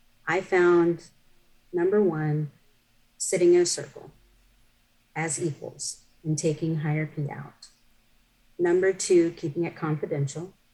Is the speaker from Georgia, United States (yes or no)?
no; Seattle, Washington, United States; also born or lived in Miami; Well, Seattle's my hometown. That's where I was born and raised. And so Miami is where I was living and working at the time.